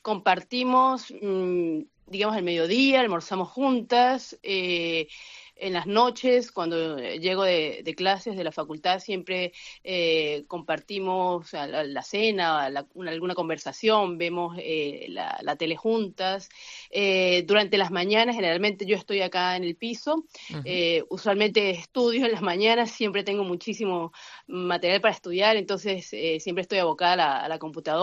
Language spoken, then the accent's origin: Spanish; Venezuela; moved away; also born or lived in Colombia / Argentina; Yo realmente salí de Venezuela hace 11 años, exiliada por la situación tan crítica que tiene nuestro país, y he estado en varios países de Sudamérica viviendo, dentro de ellos Colombia, en Argentina también